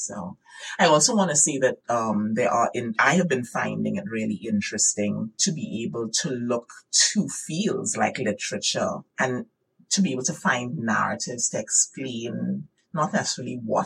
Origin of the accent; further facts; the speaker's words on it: Trinidad & Tobago; growing up in Trinidad, there's a term, it's a derogatory term, but it's a term that we use.